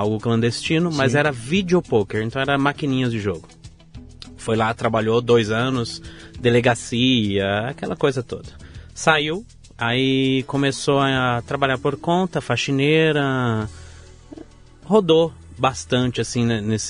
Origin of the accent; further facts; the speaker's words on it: São Bernardo do Campo, São Paulo, Brazil; Eu nasci na Vila Prudente, São Paulo. Eu sou criado desde os meus 2 anos de idade em São Bernardo do Campo.